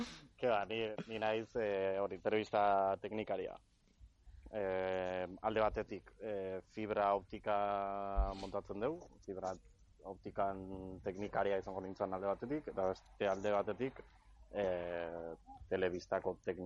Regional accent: Urretxu, Basque Country, Spain; Bueno, niu, ba, aurretxun jaioa naiz, nire ikasketa guztiko gehienak han nintzen ditun.

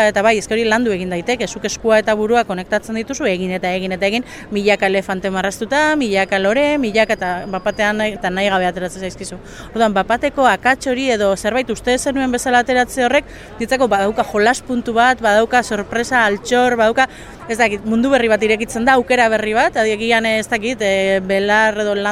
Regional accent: Bilbao, Basque Country, Spain; marrazkilaria naiz, bilbotarra naiz

